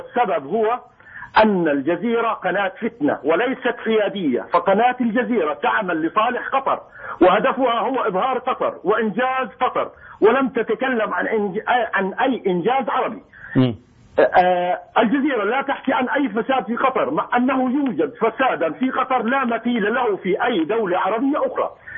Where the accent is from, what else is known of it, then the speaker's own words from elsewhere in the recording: Gaza, Gaza Strip, Palestine; now in United Kingdom; أنا فلسطيني من غزة